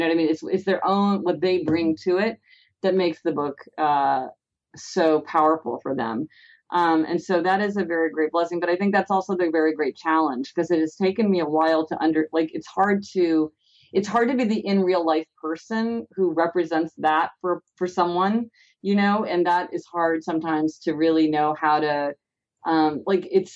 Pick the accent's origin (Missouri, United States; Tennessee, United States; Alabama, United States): Missouri, United States; Kansas City; I'm from Kansas City, Missouri. I don't know if people know that or not.